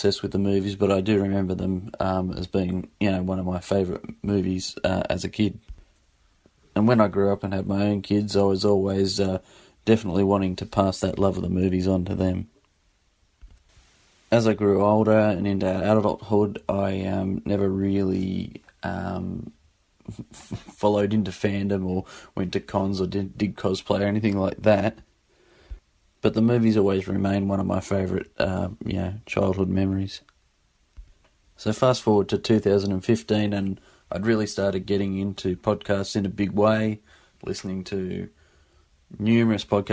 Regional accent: Sydney, New South Wales, Australia; I'm from Sydney, Australia. To give you a bit of background on myself, I'm sort of the age group where I'm in that sort of sweet age group for the original trilogy, as I was born in 77

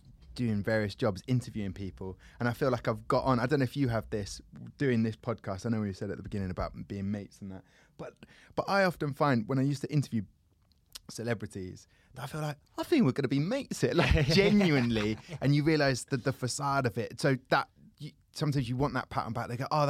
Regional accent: Southampton, South East England, United Kingdom; I grew up in Southampton, which is Hampshire.

